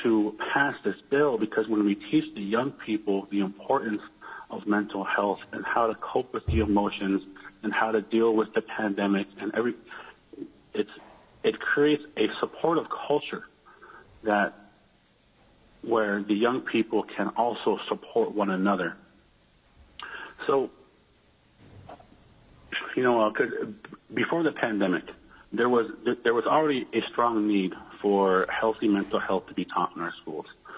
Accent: Metlakatla, Alaska, United States; I am from Metlakatla, Alaska. And I have lived here in Metlakatla my entire life.

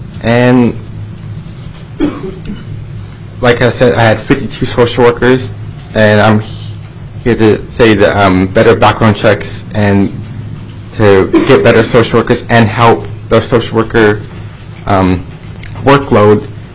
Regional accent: Anchorage, Alaska, United States; I'm from Anchorage, Alaska, 20 years old.

